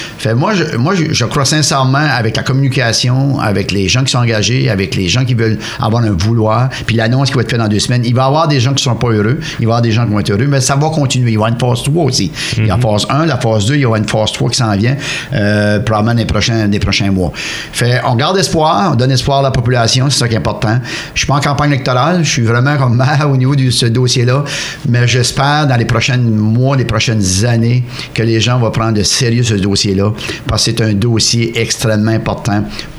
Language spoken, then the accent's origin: French; New Brunswick, Canada; pour qu'ils investissent chez nous, au Nouveau-Brunswick, au Restigouche et ailleurs.